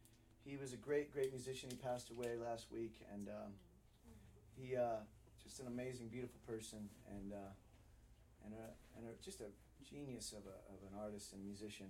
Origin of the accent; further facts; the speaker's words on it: Ohio, United States; And I grew up in Ohio, and that's what we called it.